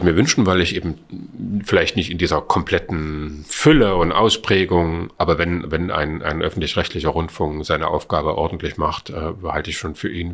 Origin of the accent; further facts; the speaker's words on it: East Germany, Germany; ich bin ein Kind der DDR, ich war 17 zur Wende